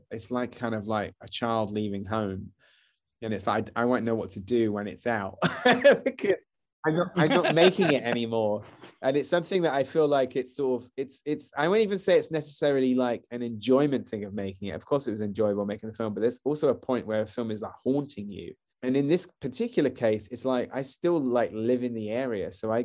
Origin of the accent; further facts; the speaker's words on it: South West England, United Kingdom; And in my family house, we grew up in Somerset, she saw two different ghosts